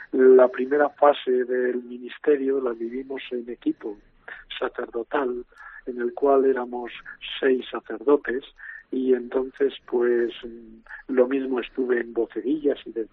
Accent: Aguitapuente, Castile and León, Spain; Yo recuerdo que en aquel momento yo hacía el número 17 de los sacerdotes vivientes de mi pueblo, de Aguitapuente.

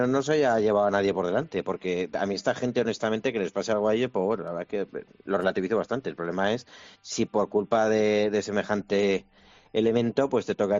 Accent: Zaragoza, Aragon, Spain; now in Madrid, Spain; los que vivimos en Madrid, yo madrileño no soy. Yo soy casetero y de Zaragoza.

